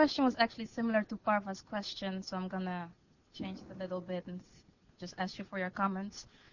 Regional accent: Curaçao; and I'm from Curaçao.

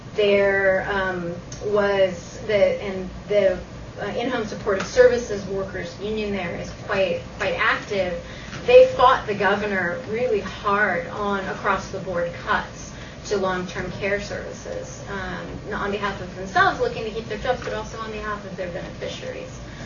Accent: New Mexico, United States; and New Mexico is I'm from New Mexico, and I happen to know it's like 99% wild, right?

